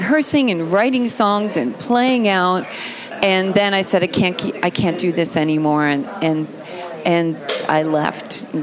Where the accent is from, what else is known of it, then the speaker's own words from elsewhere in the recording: Queens, New York, United States; No. I grew up in New York. I'm a Queens girl, Bayside Queens.